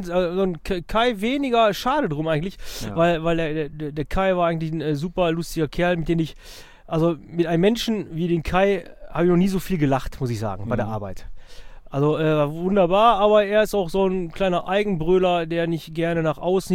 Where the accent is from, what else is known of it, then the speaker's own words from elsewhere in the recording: Bottrop, North Rhine-Westphalia, Germany; born there; Ich bin ja geboren in Bottrop, ja.